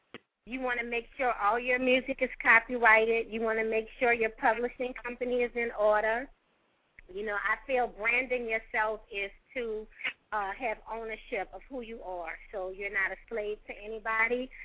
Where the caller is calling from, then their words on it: Columbus, Georgia, United States; I'm calling from Columbus, Georgia